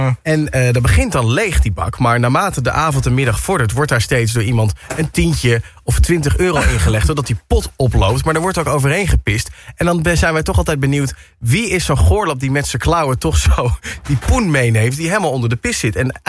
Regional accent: 's-Hertogenbosch, North Brabant, Netherlands; Ik weet niet of dat alleen een traditie is bij ons in Den Bosch met Koningsdag.

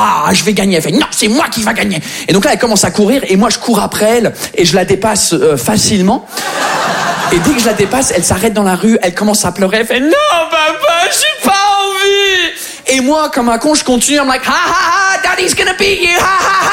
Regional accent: England, United Kingdom; French is a second language; now in France; je suis anglais. Ça fait 15 ans que je suis là. Ça fait 15 ans que j'essaye de maîtriser votre langue.

